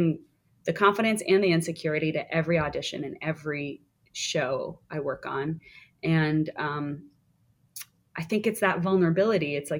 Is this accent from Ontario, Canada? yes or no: yes; Toronto, Ontario, Canada; moved away as an adult; I grew up just outside of Toronto, Canada. But it wasn't until I moved to New York for drama school that I really learned about musical theater properly.